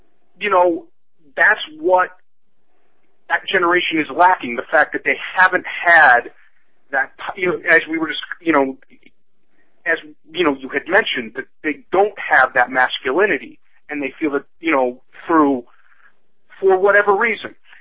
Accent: Detroit, Michigan, United States; I am from Detroit, but I have never fired a firearm before.

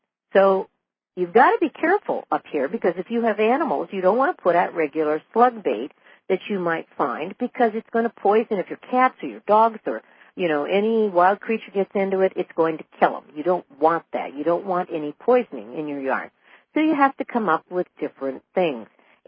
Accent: Los Angeles, California, United States; And again, I was in California. I grew up there. I grew up in the Los Angeles area.

